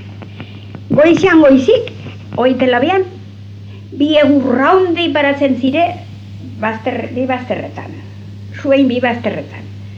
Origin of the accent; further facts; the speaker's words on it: Txorrondo, Basque Country, Spain; born there; auzo bat, erraten zaio, Txorrondo. Hor jaioa naiz ni.